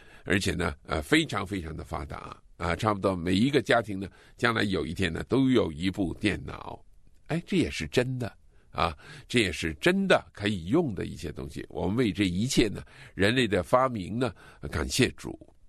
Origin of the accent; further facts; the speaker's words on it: China; born there; 原来我出生在日本人侵略我们中国的那个年头